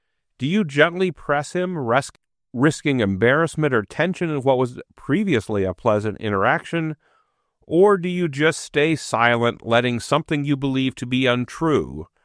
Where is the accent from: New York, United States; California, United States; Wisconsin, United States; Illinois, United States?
Wisconsin, United States; Eau Claire; That's the city I grew up in.